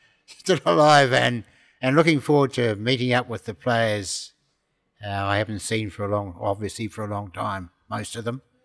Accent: Wales, United Kingdom; We being the Welsh, we were going to give our best, and our best was good enough.

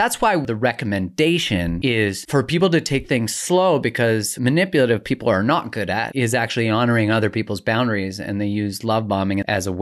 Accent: Canada; I grew up in Canada

